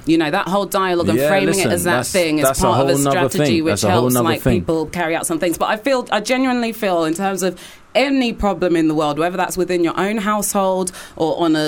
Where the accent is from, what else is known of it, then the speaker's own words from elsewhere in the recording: London, United Kingdom; Like, I don't feel as a Londoner that has defined my experience or how I reflect on London.